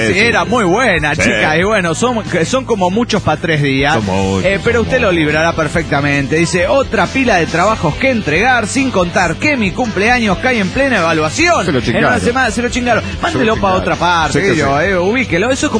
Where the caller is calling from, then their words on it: Ciudad Juárez, Chihuahua, Mexico; de Ciudad Juárez, México.